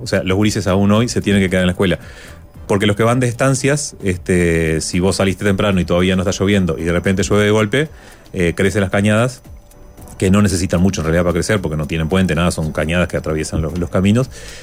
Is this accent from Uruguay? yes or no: yes; Salto, Uruguay; Sí, yo soy del lado de Salto